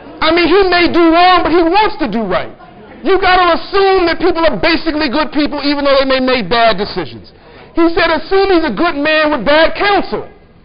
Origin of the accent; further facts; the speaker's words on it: Compton, California, United States; I grew up in Cobham, California, in South Central LA.